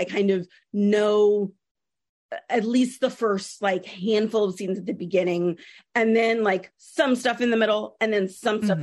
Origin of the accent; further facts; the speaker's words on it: California, United States; you know, I'm from California. And so I think naturally I kind of set books there.